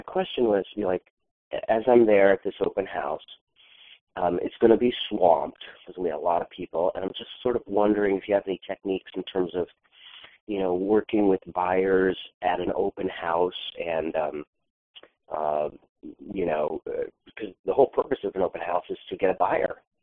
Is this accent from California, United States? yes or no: yes; Lafayette, California, United States; Lafayette, California, Bay Area.